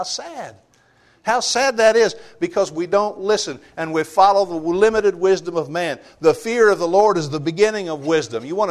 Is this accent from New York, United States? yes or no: no; Missouri, United States; Show me. I'm from Missouri. Show me, you see.